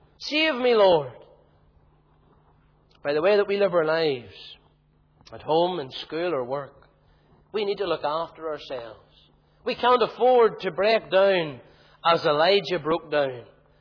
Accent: Tandragee, Northern Ireland, United Kingdom; accent: Tandragee; how the Ballymoney folk have tarnished my accent. And that's terrible, because I like to keep my Tandragee accent.

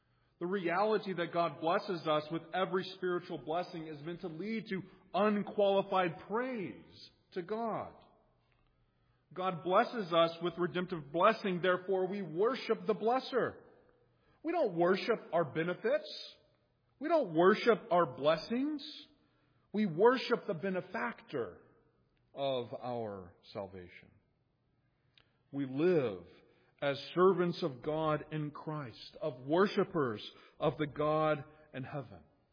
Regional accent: Texas, United States; Now, I grew up in the Bible Belt, or I prefer to call it the Bible Buckle, since I grew up in Texas.

